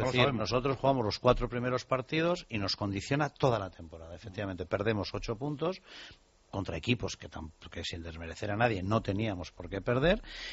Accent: Madrid, Community of Madrid, Spain; nací aquí en Madrid, que voy desde los 4 años al fútbol

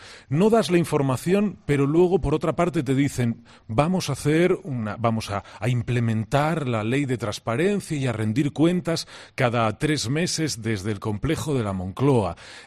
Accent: Asturias, Spain; Yo soy asturiano.

